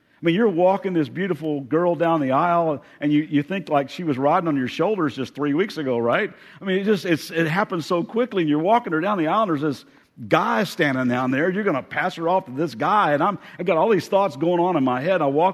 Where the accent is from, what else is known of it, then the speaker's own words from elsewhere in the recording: Kentucky, United States; And I grew up in Kentucky, so I'm a Kentucky Wildcat fan.